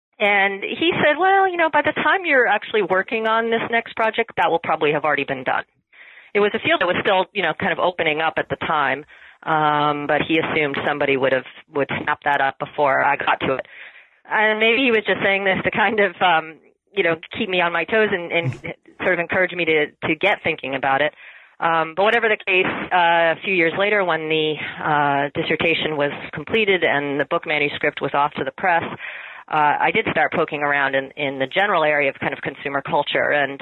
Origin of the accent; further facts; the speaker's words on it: Massachusetts, United States; born there; Okay. Well, I was born in Massachusetts. I went to Bryn Mawr as an undergraduate.